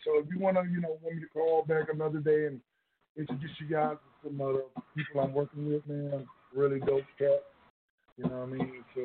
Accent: South Carolina, United States; I'm South. I'm Southern. I'm from South Carolina, so I'm a Southern. I'm Southern to the heart.

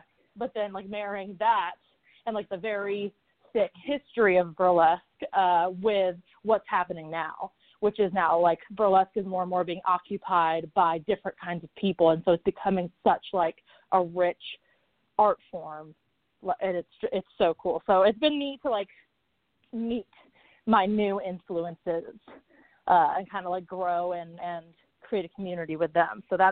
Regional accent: Nashville, Tennessee, United States; like I grew up in Nashville going to play way before I should have been allowed to go to play, like watching drag queens as like a little kid

